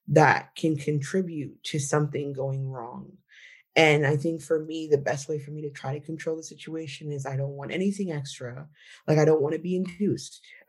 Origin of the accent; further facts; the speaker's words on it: New York, United States; like I'm from New York, and my dad would sit us down every day and tell us how to be Black in America